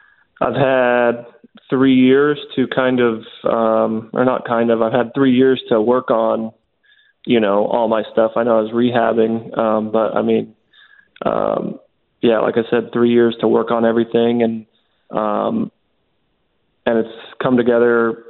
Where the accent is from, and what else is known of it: California, United States